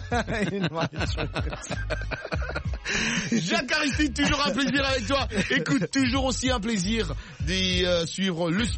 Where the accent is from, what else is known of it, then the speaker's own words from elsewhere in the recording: Kinshasa, DR Congo; je me rappelle quand j'étais jeune à Kinshasa